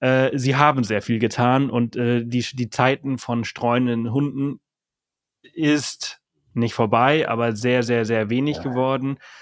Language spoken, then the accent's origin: German; Balearic Islands, Spain; moved away; Also ich komme ja ursprünglich aus Mallorca. Mhm. Und bin dort geboren, aufgewachsen.